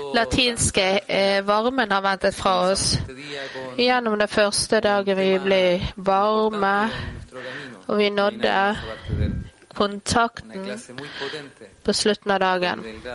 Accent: Uruguay; fra Uruguay.

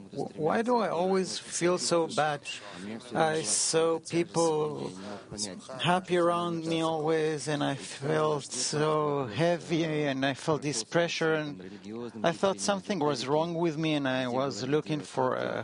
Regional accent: Saint Petersburg, Russia; English is a second language; I'm from St. Petersburg. It all started from me being a bad boy

